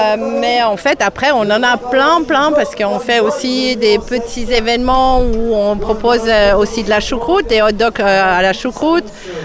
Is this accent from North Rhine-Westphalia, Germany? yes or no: no; Stuttgart, Baden-Württemberg, Germany; now in Torigny-sur-Marne, France; Alors, on habite à Torigny-sur-Marne, mais on est de Stuttgart en Allemagne.